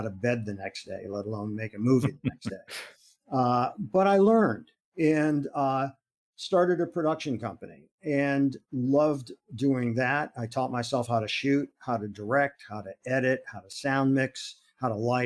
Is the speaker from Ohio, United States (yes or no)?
yes; Akron, Ohio, United States; Well, my parents, I grew up in Akron, Ohio. My parents had retail stores.